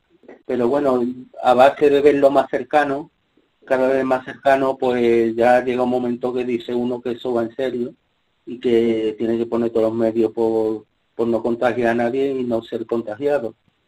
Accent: Palma del Río, Andalusia, Spain; soy de Palma del Río.

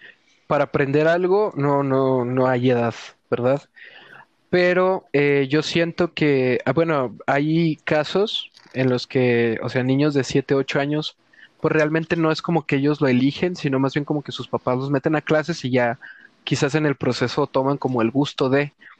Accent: Guadalajara, Jalisco, Mexico; soy de Guadalajara, tengo 23 años

